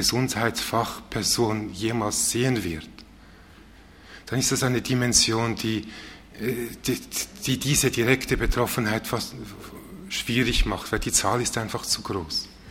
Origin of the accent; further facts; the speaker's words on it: Switzerland; Ich bin ja auch so eine Art Außereuropäer, ich komme aus der Schweiz.